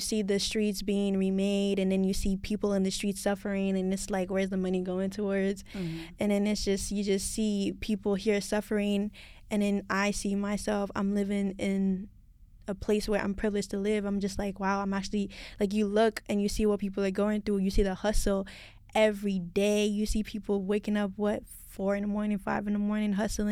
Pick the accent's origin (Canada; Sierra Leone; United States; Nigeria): Sierra Leone; born there; moved away; I was born in Sierra Leone, West Africa.